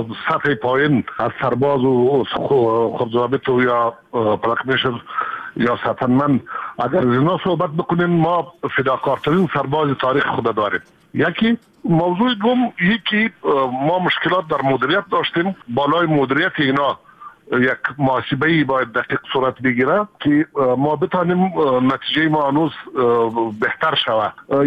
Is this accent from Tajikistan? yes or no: no; Afghanistan; همه ما افغان هستیم،